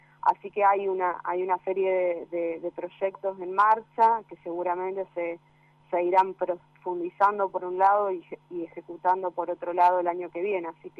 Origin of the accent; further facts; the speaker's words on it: Chañar Ladeado, Santa Fe, Argentina; also born or lived in Rosario; yo soy de Chañar Ladeado, bien al sur de la provincia de Santa Fe, en el departamento Caseros, un pueblo de casi 6.000 habitantes. Hace 10 años me fui a la ciudad de Rosario a estudiar